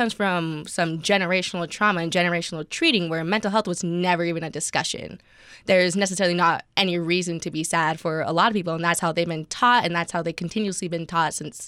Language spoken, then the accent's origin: English; Idaho, United States; And I think it's especially more difficult with Hispanic families, for example, just growing up in Idaho.